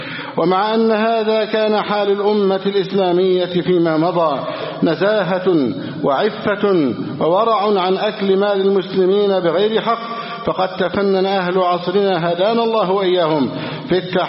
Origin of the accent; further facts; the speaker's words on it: Egypt; اللهم احفظ بلدنا مصر أمنا أمانا